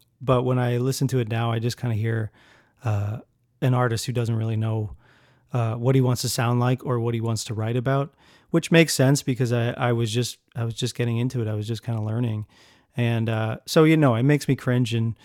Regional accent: London, United Kingdom; I think growing up in London, just, I wanted that community.

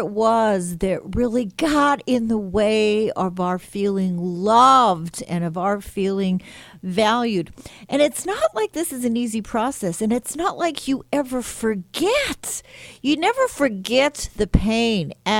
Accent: Montreal, Quebec, Canada; now in New York, United States

